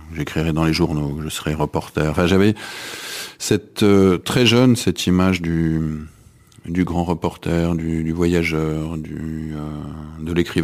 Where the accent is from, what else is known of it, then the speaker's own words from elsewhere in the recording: Strasbourg, Grand Est, France; Donc moi j'ai grandi à Strasbourg et j'étais fasciné à l'idée de franchir la frontière.